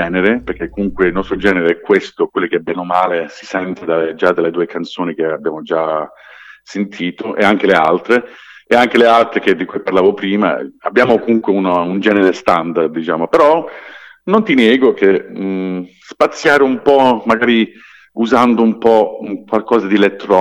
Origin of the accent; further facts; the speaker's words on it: Canada; first language English; Italian is a second language; io sono canadese, cioè io sono madrelingua inglese.